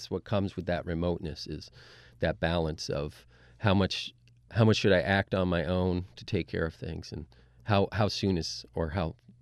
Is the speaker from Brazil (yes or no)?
no; Vermont, United States; I've lived up north, and I grew up in Vermont. I'm a native Vermonter